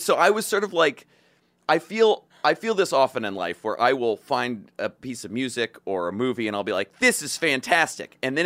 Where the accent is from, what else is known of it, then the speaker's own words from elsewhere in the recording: Atlanta, Georgia, United States; Because what had happened was, I'm from Atlanta